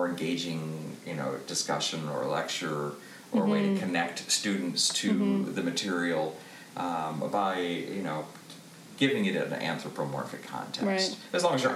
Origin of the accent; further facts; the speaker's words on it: Wisconsin, United States; In Wisconsin.